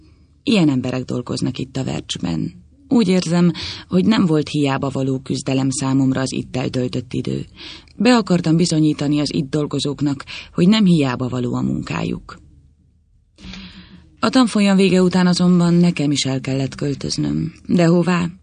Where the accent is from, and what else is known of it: Berettyóújfalu, Hajdú-Bihar, Hungary; now in Budapest, Hungary